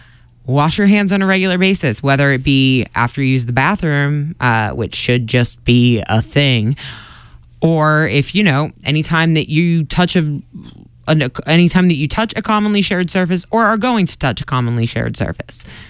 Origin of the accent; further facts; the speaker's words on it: Quincy, Massachusetts, United States; I'm from Quincy.